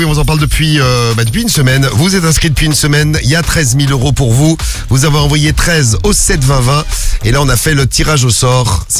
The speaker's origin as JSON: {"language": "French", "region": "Hauts-de-France", "country": "France", "said": "je viens du Nord."}